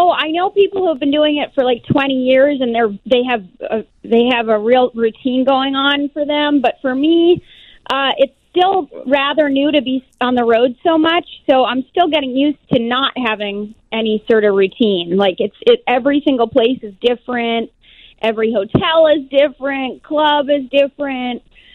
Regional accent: East Coast, United States; I'm from the East Coast, so I've done shows out there, and then I've done other shows in the Midwest and South, but somehow I have missed Chicago

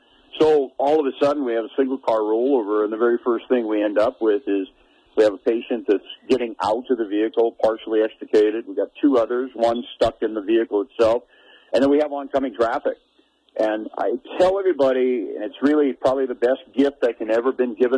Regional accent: Anaconda, Montana, United States; I'm fortunate to grow up in a small town, born and raised in Anaconda

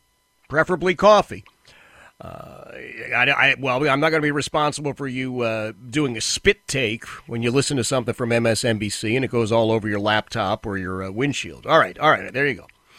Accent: Philadelphia, Pennsylvania, United States; that was the motto when I was growing up in Philadelphia. Vote early, vote often, because there was no actual observance of the rules. In addition, in Philadelphia, as a kid growing up

